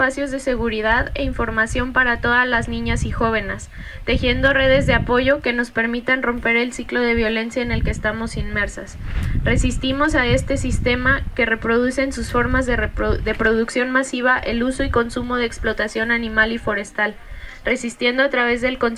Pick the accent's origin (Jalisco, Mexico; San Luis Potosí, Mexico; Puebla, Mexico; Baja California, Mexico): San Luis Potosí, Mexico; las compañeras que venimos desde San Luis Potosí.